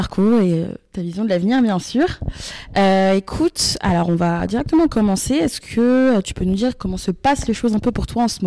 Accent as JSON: {"language": "French", "region": "Hauts-de-France", "country": "France", "said": "Ah, je viens de là-bas aussi."}